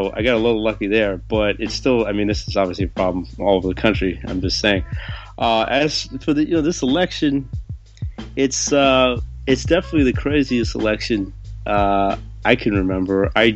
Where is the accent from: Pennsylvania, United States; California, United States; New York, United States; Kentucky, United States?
California, United States; Los Angeles; I'm from Los Angeles, born and raised